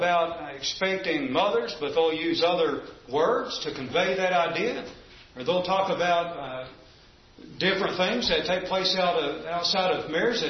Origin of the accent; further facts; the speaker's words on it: Kentucky, United States; Some of that, growing up in Eastern Kentucky, there were things you just did not discuss